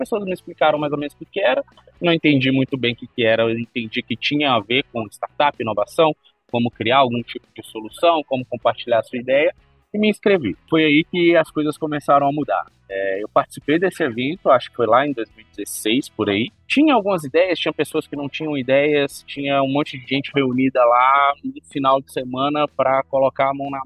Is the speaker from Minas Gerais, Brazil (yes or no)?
yes; Minas Gerais, Brazil; Eu sou mineiro, do interior de Minas Gerais. Que não nega.